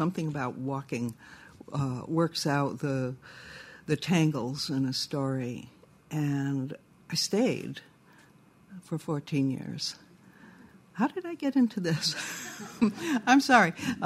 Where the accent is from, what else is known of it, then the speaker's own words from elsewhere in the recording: New England, United States; born there; I was born in New England from a New England family that had been there since 1635, and my father's people from Quebec, who had been in Quebec since 1637. And so I was very much rooted in the Northeast